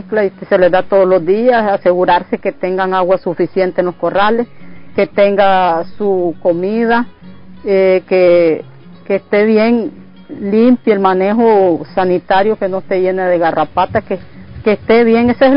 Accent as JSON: {"language": "Spanish", "town": "Muelle de los Bueyes", "region": "South Caribbean Coast Autonomous Region", "country": "Nicaragua", "said": "soy del municipio de Muelle de los Bueyes. Mi comunidad se llama Pintada Número 1"}